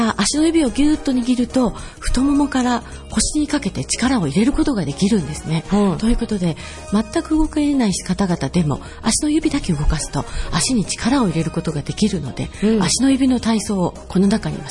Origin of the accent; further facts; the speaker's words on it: Kyushu, Japan; also born or lived in Nagoya; now in Toyohashi, Japan; 九州で、学生時代に名古屋へ来て、そのまんまこちらに、住んでいるというような状況です。